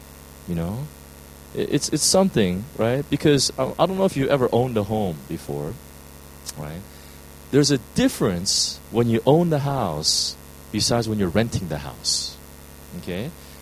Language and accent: English; United States; this is, I'm from the States, so one of the big problems in the American church